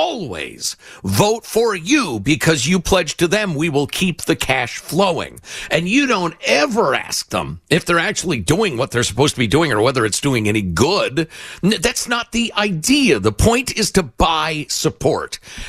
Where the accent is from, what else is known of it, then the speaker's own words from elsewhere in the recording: Chicago, Illinois, United States; I was schooled in how this works as a kid growing up in Chicagoland, the mobbed up machine politics of Chicago.